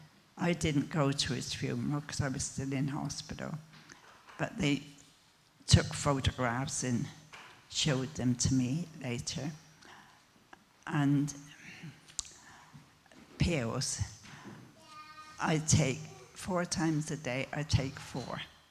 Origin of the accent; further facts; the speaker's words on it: Yorkley Wood, South West England, United Kingdom; also born or lived in Blakeney; Anyway, I was born in the Forest of Dean at Blakeney. Then when I was about 3, we moved to Yorkley Wood because my dad was a miner and that was nearer a mine.